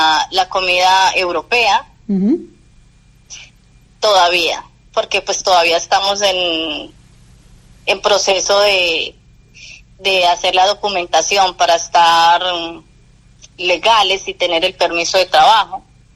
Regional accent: Colombia; moved away as an adult; now in Valdeorras, Spain; Soy colombiana.

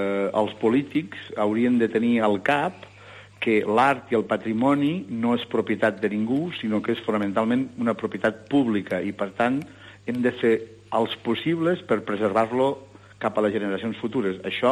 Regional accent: Balaguer, Catalonia, Spain; born there; Jo vaig néixer a Balaguer l'any 56.

